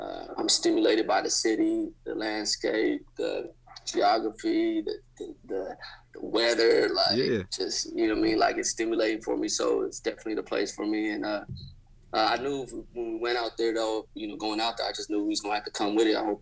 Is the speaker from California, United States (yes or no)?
yes; Sacramento, California, United States; even though I'm from Sacramento and it's a lot slower than LA, but my neighborhood was just active, right?